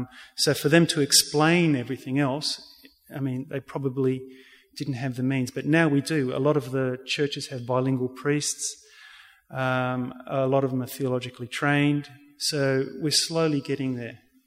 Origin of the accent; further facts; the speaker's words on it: Canberra, Australian Capital Territory, Australia; Look, I come from Canberra, so I understand there's a different problem here in regards to the language.